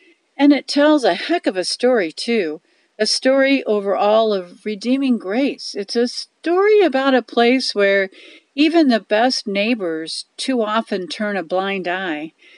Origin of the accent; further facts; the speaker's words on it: Dodge City, Kansas, United States; from Dodge City, Kansas.